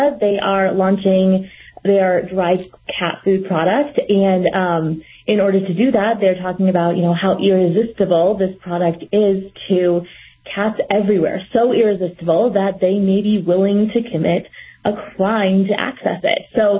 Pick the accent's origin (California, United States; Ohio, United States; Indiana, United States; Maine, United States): Indiana, United States; It was a murder of a little girl that happened about an hour and a half from where I grew up in Indiana